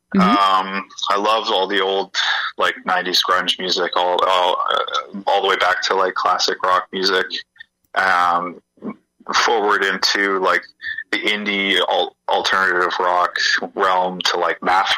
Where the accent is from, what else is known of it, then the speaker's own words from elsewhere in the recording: Ontario, Canada; I grew up in Northern Ontario, and that's pretty much all you get on the radio up there.